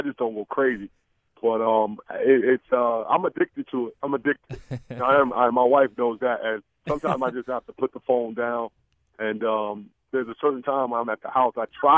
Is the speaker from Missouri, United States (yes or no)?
no; New York, United States; You know, I'm from New York.